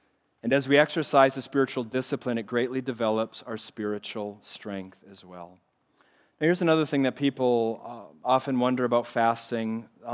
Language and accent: English; Minnesota, United States; moved away; I grew up in Minnesota. Oh, it's still cold there. All right. Thankfully, I don't live there anymore. How about here in Florida?